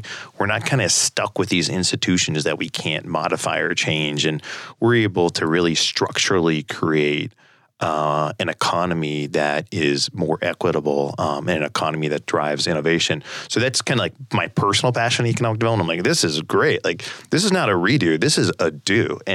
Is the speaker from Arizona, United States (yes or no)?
yes; Tucson, Arizona, United States; also born or lived in Palo Alto, United States; I grew up in Tucson and ended up going to California and ended up being in Palo Alto for several years